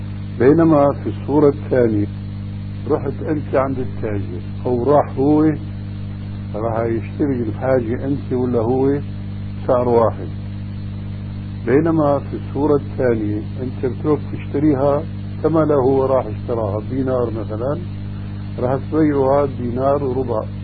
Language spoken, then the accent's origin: Arabic; Damascus, Damascus Governorate, Syria; يعني في حوادث بسيطة كانت تقع عندنا في دمشق